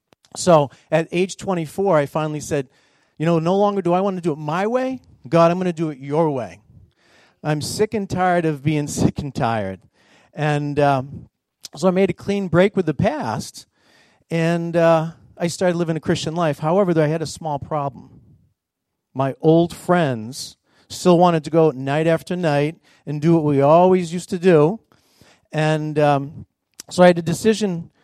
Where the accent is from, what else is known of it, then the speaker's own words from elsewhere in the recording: Falmouth, Massachusetts, United States; now in Brookline, United States; I grew up on Cape Cod in Falmouth. Anybody been to Falmouth? Yeah. My hometown.